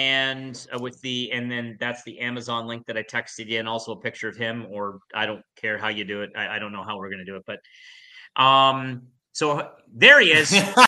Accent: Canada; Like, you got, like, come on, we're Canadian.

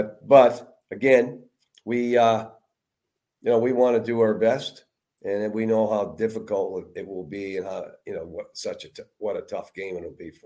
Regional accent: Atlantic Canada, Canada; Well, it's back in my part. I'm from Atlantic Canada.

